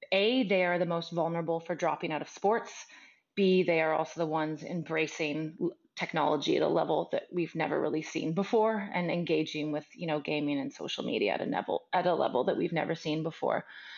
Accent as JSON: {"language": "English", "country": "Canada", "lives_now": "Norway", "said": "I'm a Canadian living in Norway, and I've lived all over the world, so I'm happy to say I'm a global citizen."}